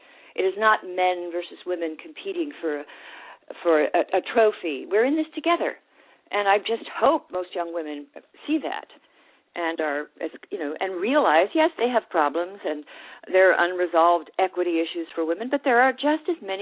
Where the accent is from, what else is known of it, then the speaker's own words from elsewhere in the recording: California, United States; I'm from California. I think just growing up there, I didn't hate guys.